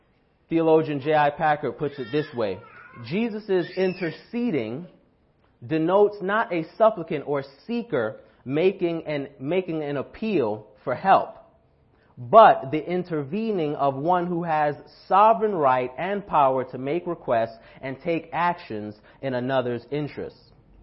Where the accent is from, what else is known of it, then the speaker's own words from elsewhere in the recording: England, United Kingdom; The priesthood in the Old Testament was a bloody job, and I don't mean that as an English person.